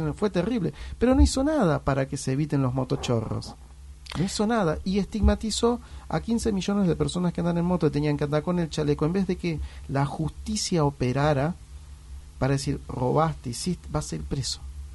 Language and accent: Spanish; Pilar, Buenos Aires Province, Argentina; me viene la imagen de la ciudad de donde vengo, que es Pilar